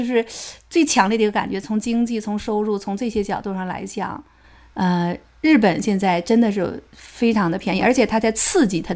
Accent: China; 对我们大陆人，阿里山可能叫得非常的响

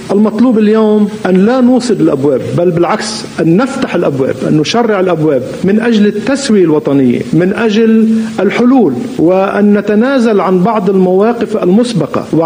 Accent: Lebanon; كلبنانيين

